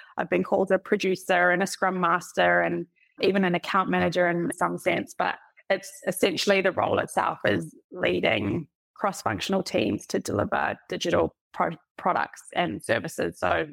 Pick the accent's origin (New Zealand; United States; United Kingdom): New Zealand; now in Melbourne, Australia; And when I moved to Melbourne from New Zealand, I just happened to get an admin role at one of Australia's leading independent agencies.